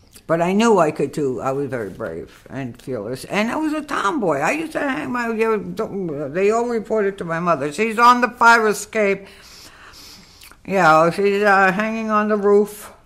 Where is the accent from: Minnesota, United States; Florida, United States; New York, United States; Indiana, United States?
New York, United States; Bronx; born there; I was born in the Bronx, New York. New York City.